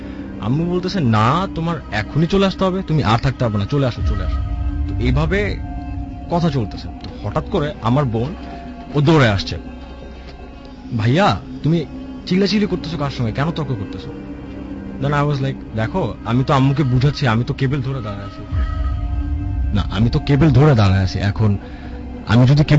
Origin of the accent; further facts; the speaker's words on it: Dhaka, Dhaka Division, Bangladesh; I am from কাঠালবাগান।